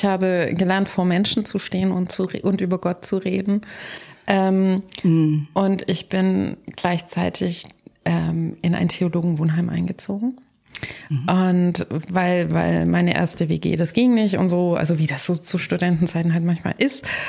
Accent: Baden-Württemberg, Germany; Aber ich bin Schwabe. Ich weiß, man hört es nicht. Aber ich komme wirklich aus dem Piet Kong.

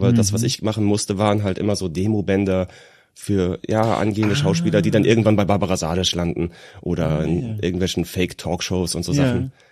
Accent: Rhineland-Palatinate, Germany; Nee, ich bin Westerwälder.

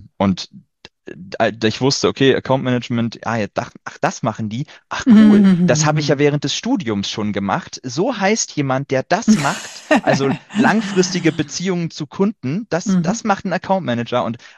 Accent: Kiel, Schleswig-Holstein, Germany; Ich komme aus Kiel.

